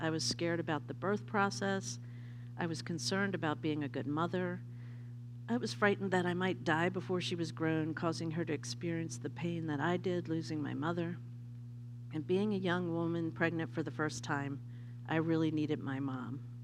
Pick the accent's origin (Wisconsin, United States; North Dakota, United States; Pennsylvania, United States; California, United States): Pennsylvania, United States; Philadelphia; Strangely, growing up in Philadelphia and knowing nothing about farming, I believe I was meant to be and was called to be a farmer.